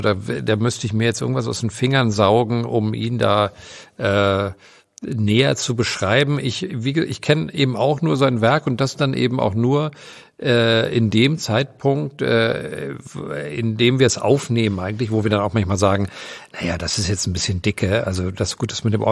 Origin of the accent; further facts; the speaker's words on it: Northern Germany, Germany; Ich bin ja Norddeutscher.